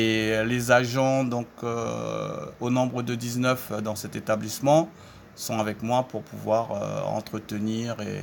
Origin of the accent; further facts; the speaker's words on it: Saint-Laurent-du-Maroni, French Guiana; Non, je suis de Saint-Laurent, né à Saint-Laurent, voilà.